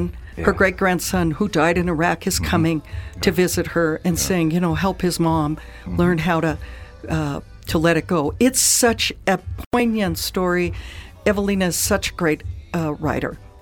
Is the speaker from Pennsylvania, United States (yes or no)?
no; Denver, Colorado, United States; I grew up here in Denver, so I know how to get